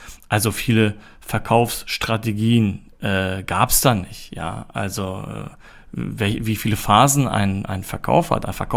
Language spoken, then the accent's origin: German; Germany; born there; Meine Eltern sind in den 90er Jahren nach Deutschland gezogen und ich bin hier auch in Deutschland geboren und komme auch aus der Türkei.